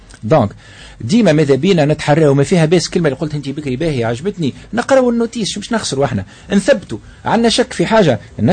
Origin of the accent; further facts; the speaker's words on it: Tunisia; فما نقطه نحب نعرج عليها مش موجوده عندنا في تونس، مازالت ما توجدتش، بدات توجد شويه في تونس العاصمه